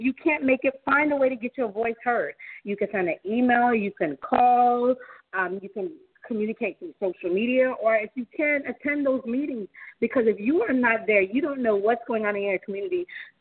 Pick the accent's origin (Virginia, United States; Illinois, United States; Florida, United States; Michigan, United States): Florida, United States; Miami; I was born in Little Haiti, from Miami, born at Jackson War Hospital